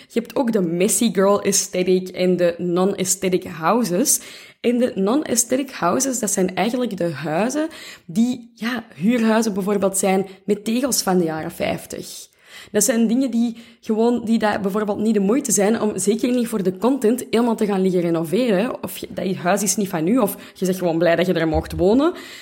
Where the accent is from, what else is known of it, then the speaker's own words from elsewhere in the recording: Flanders, Belgium; Ik weet dat wij als Vlamingen zeker, maar ook misschien in Nederland, zijn opgegroeid met, je moet echt super bescheiden zijn.